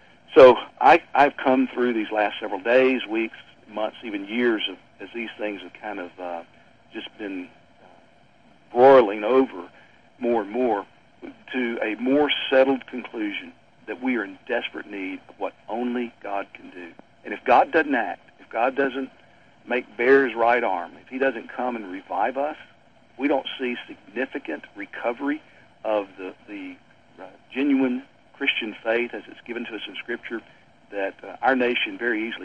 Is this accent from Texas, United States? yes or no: yes; Beaumont, Texas, United States; I'm a child of the 60s and 70s, and in my hometown of Beaumont, Texas, lived through race riots and just all kinds of racial strife